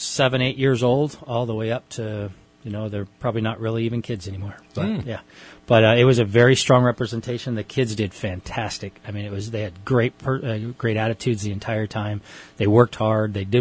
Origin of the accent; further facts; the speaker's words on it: Palo Cedro, California, United States; I grew up here. I grew up out in Palo Cedro 55-plus years ago.